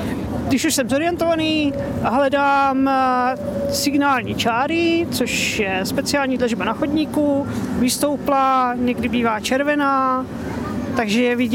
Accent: Brno, South Moravian Region, Czechia; Vzhledem k tomu, že jsem na České, jsem z Brna, docela dobře to tady znám

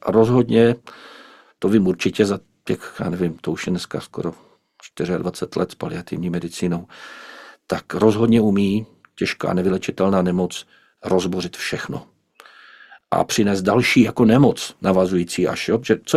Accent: Vysočina Region, Czechia; born there; Takhle to prostě bylo v tom životě mém na Třebíčsku, kde jsem se narodil, u Moravských Budějovic, Litohořů, Moravských Budějovic.

